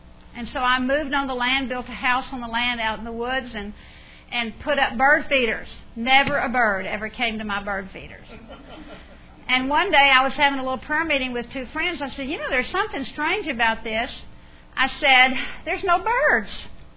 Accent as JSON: {"language": "English", "region": "Texas", "country": "United States", "tie": "born or raised there", "said": "You know, I grew up in South Texas, and there are so many sparrows."}